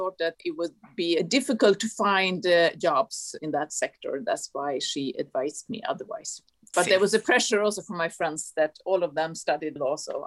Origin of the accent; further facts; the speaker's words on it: Sweden; I grew up in a mid-sized city in the western part of Sweden.